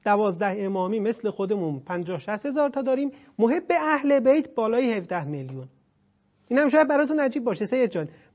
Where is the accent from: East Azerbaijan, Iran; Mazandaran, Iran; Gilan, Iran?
East Azerbaijan, Iran; Tabriz; بند اصالتن اهل تبریزم، آبا و اجدادی مال کلیبرم، روستای کلاسور.